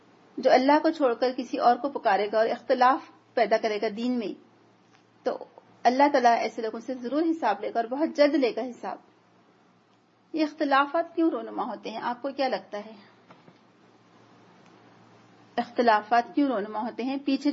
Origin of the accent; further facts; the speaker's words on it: India; میں نے کہا انڈیا سے ہیں